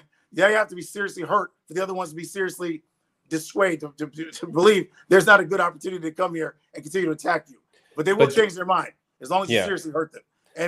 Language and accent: English; Ann Arbor, Michigan, United States; so I'm from Ann Arbor, so my speech pattern is very bright, Dumbo-like